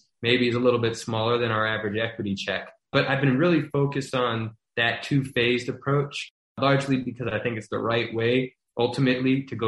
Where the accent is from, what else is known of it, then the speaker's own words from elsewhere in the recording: Baton Rouge, Louisiana, United States; somebody who grew up in my hometown of Baton Rouge, Louisiana. You don't have a lot of capital, just like I didn't have a lot of money growing up